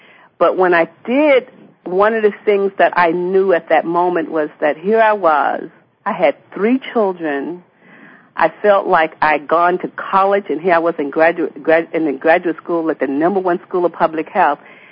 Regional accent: Pompano Beach, Florida, United States; I'm African American, and I'm a migratory worker, and grew up in Pompano Beach, Florida.

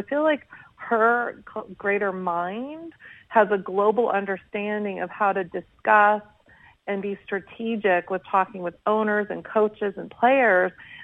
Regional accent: Schaumburg, Illinois, United States; I'm from Schaumburg, Illinois. So hello, shout out to Chi-Town.

